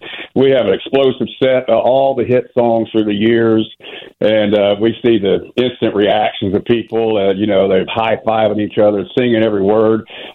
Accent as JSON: {"language": "English", "town": "Jacksonville", "region": "Florida", "country": "United States", "said": "we came from Jacksonville, Florida, which is a Navy town."}